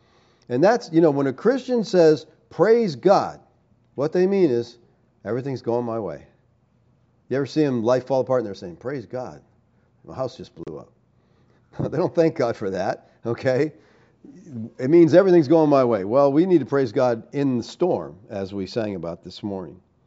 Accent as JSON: {"language": "English", "country": "Puerto Rico", "lives_now": "El Paso, United States", "said": "We are from Puerto Rico, living in El Paso."}